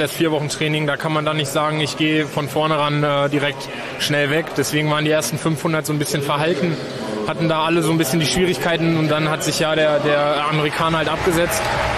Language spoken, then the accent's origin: German; Hannover, Lower Saxony, Germany; Ich komme aus der Ecke von Hannover, wohne jetzt da.